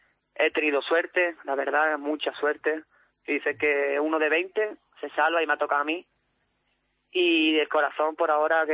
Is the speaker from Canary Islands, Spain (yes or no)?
no; Málaga, Andalusia, Spain; Pero mi Málaga, vaya, mi Málaga, si juega Madrid-Málaga, que gane el de mi tierra.